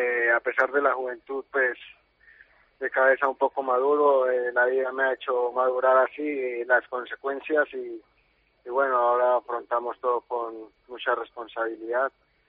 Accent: Colombia; en mi país están todos muy emocionados y quisiera pues regresar y compartir con todos ellos todas estas emociones

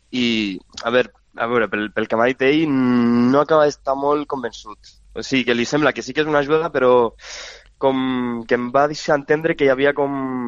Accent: Mollerussa, Catalonia, Spain; Jo sóc de Mollerussa.

